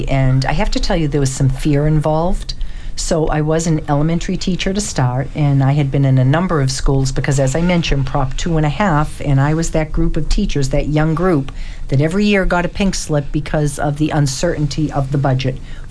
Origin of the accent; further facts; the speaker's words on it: Randolph, Massachusetts, United States; So I grew up in Randolph, and my parents sent me to Cardinal Spelman when I was a ninth grader back in 1969. And Randolph then was kind of a little bit of a sleepy town